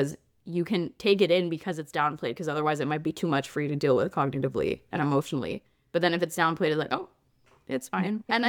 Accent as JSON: {"language": "English", "country": "Australia", "said": "As an Australian, I was like, that sounds like the most Australian thing I've ever heard."}